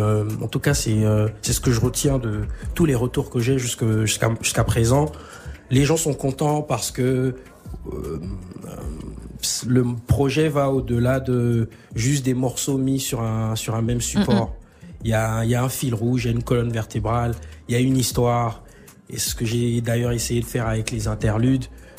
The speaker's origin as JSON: {"language": "French", "country": "France", "said": "Je viens de France, je suis nominé."}